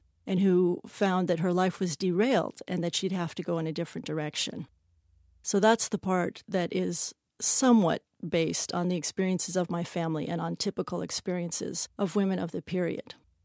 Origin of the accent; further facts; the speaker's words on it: San Francisco, California, United States; also born or lived in Iran; I was born in Iran, but my parents separated when I was about 2.5 years old, and I grew up in San Francisco with my mother.